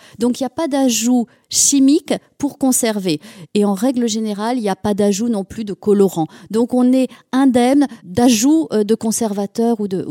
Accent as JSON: {"language": "French", "region": "Auvergne-Rhône-Alpes", "country": "France", "said": "Je suis auvergnate, je suis ici des monts d'Auvergne."}